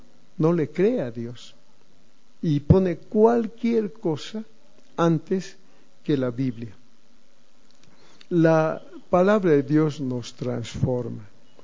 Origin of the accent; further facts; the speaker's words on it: Tarija, Bolivia; Yo vengo de Tarija, donde el tema era mujeres, trago y dinero.